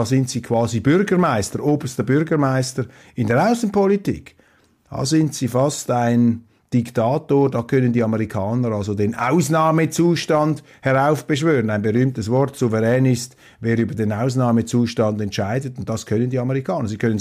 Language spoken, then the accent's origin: German; Switzerland; Die EU und Europa sind für mich als Schweizer, und ich bin auch Europäer, überzeugter Europäer